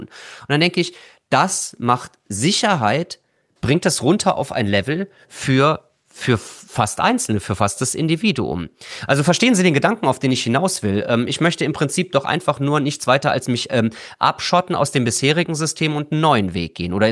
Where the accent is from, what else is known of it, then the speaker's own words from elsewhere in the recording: Trier, Rhineland-Palatinate, Germany; Ja, es erinnert mich, weil ich komme aus Trier